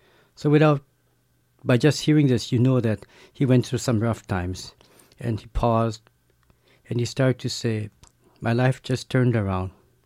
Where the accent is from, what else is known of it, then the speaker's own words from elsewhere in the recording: Hawaii, United States; he asked me, where are you from? Because my accent was different, and I said, Hawaii.